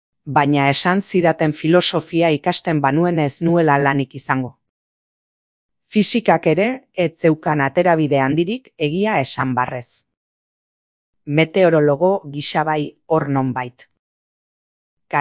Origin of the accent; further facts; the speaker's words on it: Andorra; Nire haurtzaroko Andorra ura kontrabandoari esker bizi zen eta nire aita arduratzen zen kontrabandoa erreprimitzeaz.